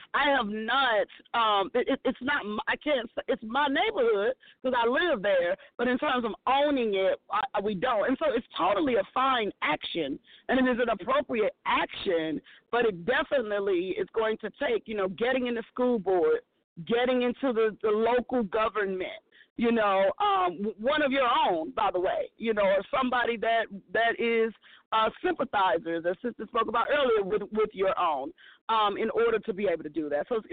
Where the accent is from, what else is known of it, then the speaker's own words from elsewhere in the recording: St. Louis, Missouri, United States; Because I come originally from St. Louis, and everybody in my community was Black.